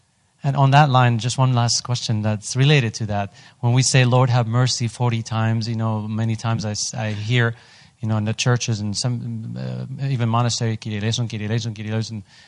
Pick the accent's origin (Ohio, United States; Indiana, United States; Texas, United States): Texas, United States; San Antonio; from San Antonio.